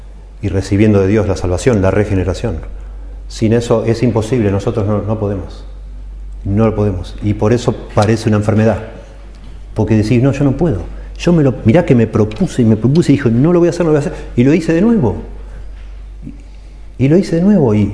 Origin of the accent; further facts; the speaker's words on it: Italy; Spanish is a second language; Pero no es porque soy italiano